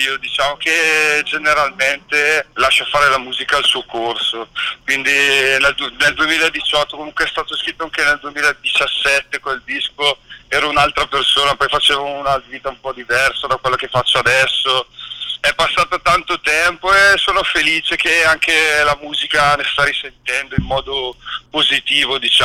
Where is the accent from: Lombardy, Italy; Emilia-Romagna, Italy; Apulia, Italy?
Lombardy, Italy; Brescia; che poi io di origine sono bresciano.